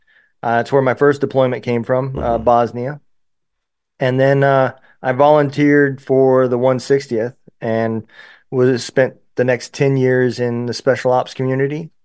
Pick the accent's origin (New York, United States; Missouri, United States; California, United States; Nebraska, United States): Nebraska, United States; So I grew up in Nebraska and got married right out of high school.